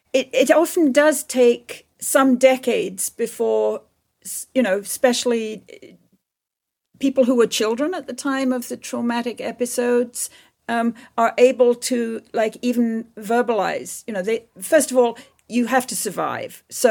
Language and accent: English; England, United Kingdom; when I was growing up in England in the 1950s